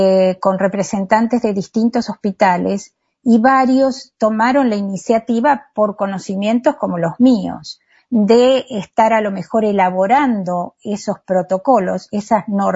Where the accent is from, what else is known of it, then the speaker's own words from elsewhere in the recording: Rosario, Santa Fe, Argentina; also born or lived in Mataderos, Buenos Aires; primero soy rosarina, pero viví en Mataderos hasta que me vine.